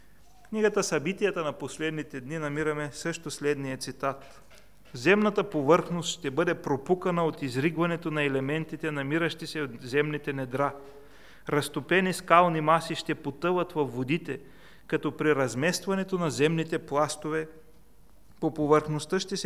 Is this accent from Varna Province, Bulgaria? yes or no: yes; Varna, Varna Province, Bulgaria; Това ви го казвам не за да ви плаша, че сме варненци